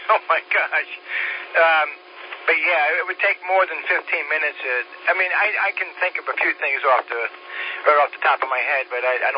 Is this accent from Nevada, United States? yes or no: no; New York, United States; I grew up in New York. My wife grew up in Michigan.